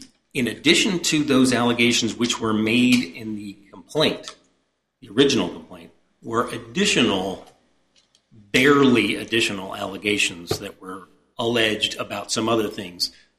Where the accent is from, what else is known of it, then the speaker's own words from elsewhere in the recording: Annapolis, Maryland, United States; I am not. I'm from Annapolis.